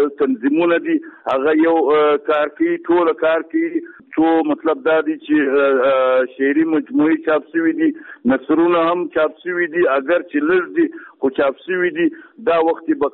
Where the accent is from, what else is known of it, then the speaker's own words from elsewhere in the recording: Chaman, Balochistan, Pakistan; now in Quetta, Pakistan; موږ چمن ته راکډه شوي یو. بیا د هغه وخت په چمن کې اوسېدلو تقریبا تر ډېره پورې اوسم. مطلب زما ټاټوبی چې دی چمن دی خو دا وخت یې په کوټه کې اوسې.